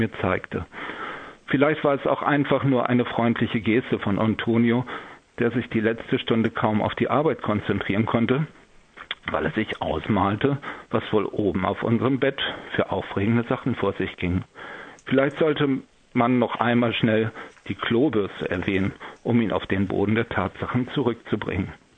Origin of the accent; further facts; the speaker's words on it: Lower Saxony, Germany; Und ich bin ja in der Heide aufgewachsen